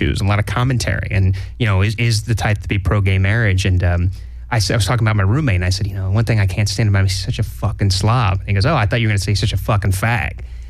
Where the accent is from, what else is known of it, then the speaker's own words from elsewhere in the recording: Florida, United States; Sorry, I was born and raised in Florida. And sometimes it sneaks out.